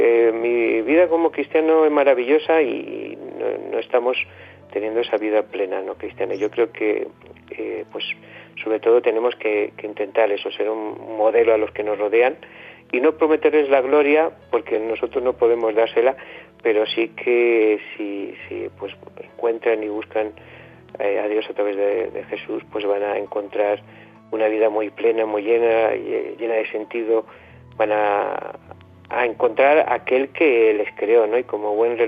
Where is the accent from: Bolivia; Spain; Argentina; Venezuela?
Spain; como buenos españoles, al final no estábamos todo un poco a broma y disfrutamos del viaje y logramos regresar a España